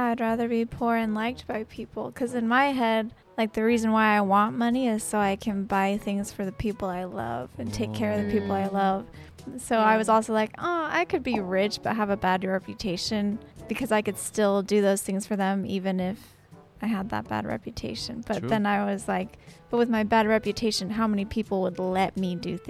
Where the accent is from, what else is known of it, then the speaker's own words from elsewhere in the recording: Idaho, United States; Yeah, I'm from Idaho.